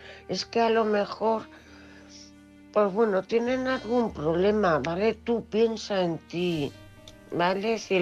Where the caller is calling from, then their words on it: Cuenca, Castilla-La Mancha, Spain; corresponsal de Cuenca.